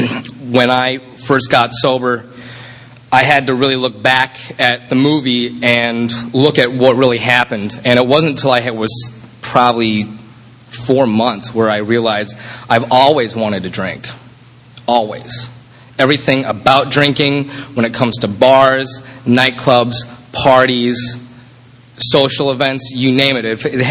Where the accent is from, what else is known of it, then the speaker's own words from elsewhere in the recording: Chicago, Illinois, United States; moved away as an adult; I should back up. I grew up in Chicago. And I moved to Chicago at night, or Chicago, bleh, moved to California when I was 19.